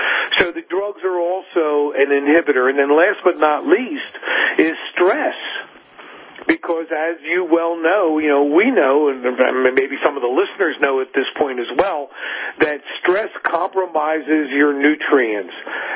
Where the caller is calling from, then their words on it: New Mexico, United States; Actually, I'm not in Texas. I'm actually in New Mexico, but staying in touch with the family in Texas.